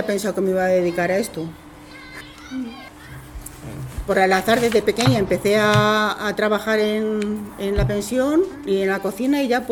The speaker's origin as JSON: {"language": "Spanish", "town": "Galapagar", "region": "Community of Madrid", "country": "Spain", "tie": "born or raised there", "said": "mi infancia la pasé aquí en Galapagar, en una granja que eran mis padres guardeses"}